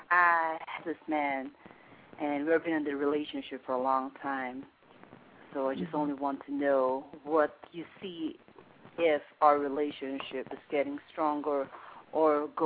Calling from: Arizona, United States; Oh, I'm calling from Arizona.

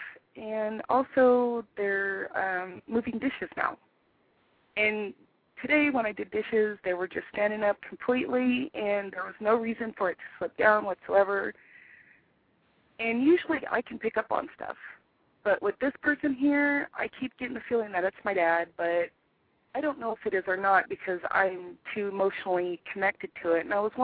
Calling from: Joshua Tree, California, United States; I'm from Joshua Tree, California.

